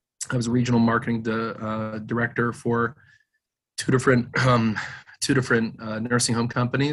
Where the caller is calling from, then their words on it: Cleveland, Ohio, United States; I'm located in Cleveland, Ohio.